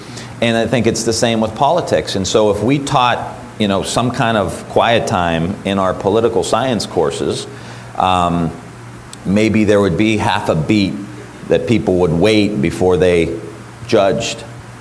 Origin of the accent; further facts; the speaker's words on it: Niles, Ohio, United States; That's my hometown.